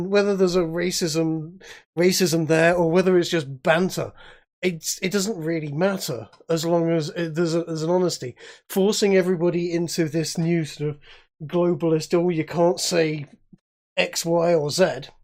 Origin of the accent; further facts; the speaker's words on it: England, United Kingdom; as an English person, I've enjoyed for most of my life taking the piss a little bit